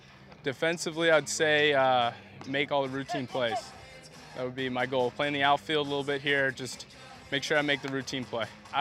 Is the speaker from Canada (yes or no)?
yes; Canada; I'm a Canadian.